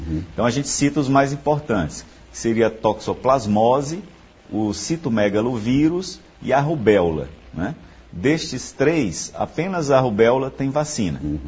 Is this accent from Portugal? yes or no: no; Northeast Region, Brazil; Essa é a medida fundamental que nós precisamos nos unir enquanto nordestinos